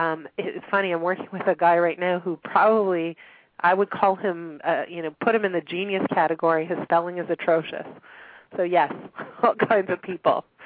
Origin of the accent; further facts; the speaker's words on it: Montreal, Quebec, Canada; now in Toronto, Canada; I grew up in Montreal, but people think I often live in New York.